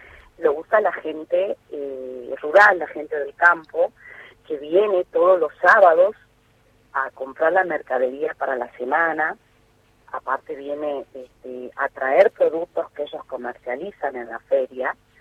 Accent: Simoca, Tucumán, Argentina; que se interesen en mi pueblo, ¿no? Que es un orgullo para mí mostrar y contar las tradiciones de Simoca.

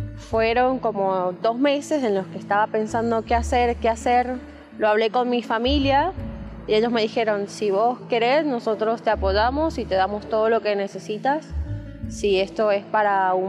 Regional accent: Honduras; moved away; Soy de Honduras. Soy migrante.

